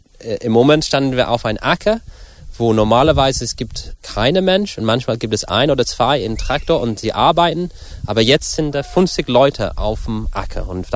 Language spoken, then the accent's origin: German; England, United Kingdom; German is a second language; now in Germany; Ich komme aus England ursprünglich. Ich habe eine deutsche Frau und wir haben in England gewohnt. Ich habe da Demeter-Landwirtschaft gemacht und dann haben wir entschieden, dass wir würden zurück nach Deutschland ziehen.